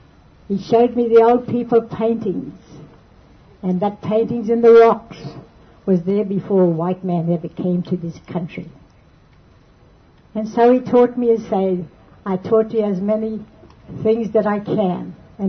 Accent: Woorabinda, Queensland, Australia; born there; I was born in Woorabinda. My father was taken away from his homeland, Taroom.

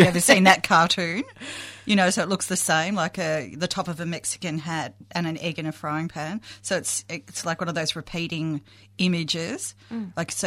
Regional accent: Bendigo, Victoria, Australia; I grew up in Bendigo.

